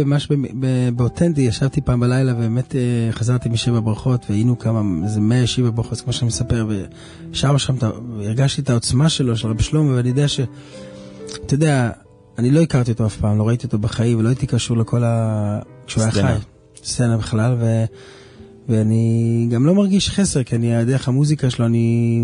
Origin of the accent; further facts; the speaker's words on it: Jerusalem, Jerusalem District, Israel; יש לנו פן ספרדי במשפחה, למרות שאנחנו הולנדים, כי גדלנו בנחלאות, תמיד מדברים על זה, והמשפחה שלנו חזרה בתשובה דרך בכנסת של פרסים, שירזים, גדלנו, הגרסת הנקוטה שלי דווקא בנוסח ספרדי ירושלמי